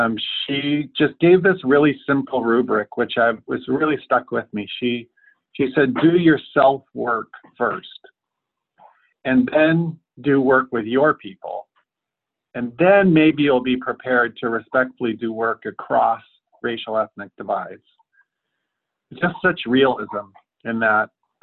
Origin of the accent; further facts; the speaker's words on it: Bozeman, Montana, United States; because it turns out he had gone to my hometown, Bozeman, Montana, as a college student.